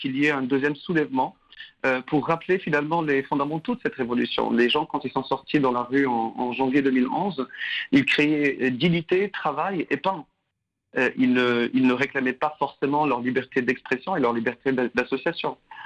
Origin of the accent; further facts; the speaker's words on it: Tunisia; que moi-même j'ai connue personnellement en grandissant en Tunisie dans les années 90.